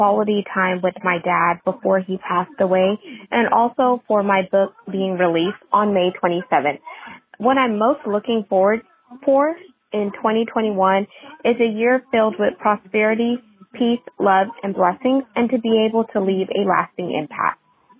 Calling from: Houston, Texas, United States; I'm calling from Houston, Texas

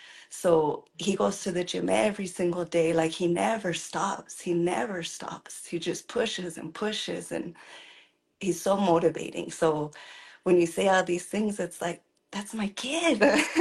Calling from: Salt Lake City, Utah, United States; Utah, Salt Lake City.

